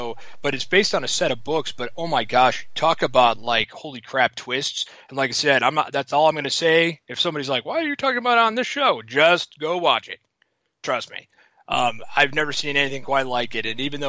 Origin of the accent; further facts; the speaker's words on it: Detroit, Michigan, United States; Oh yeah, well, growing up in Detroit, we knew we were going to be public enemy number one because we were building all the tanks.